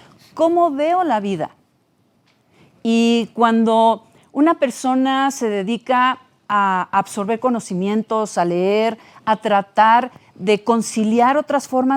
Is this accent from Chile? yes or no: no; Irapuato, Guanajuato, Mexico; born there; que nací en Irapuato, ¿no?